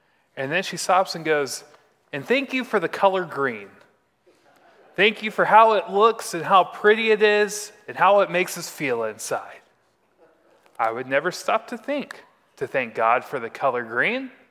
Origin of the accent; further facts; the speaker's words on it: Texas, United States; And growing up in the Texas Panhandle, it's a very windy region of our great state of Texas.